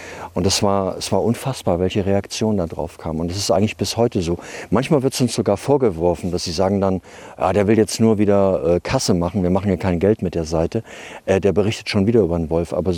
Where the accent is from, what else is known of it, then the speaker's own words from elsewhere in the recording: Luisenthal, Thuringia, Germany; also born or lived in Gotha / Oberhof; ich bin praktisch im Wald groß geworden. Also das war einerseits der Hainich, der heute Nationalpark ist, also in Thüringen, dieser uralte Buchenwald.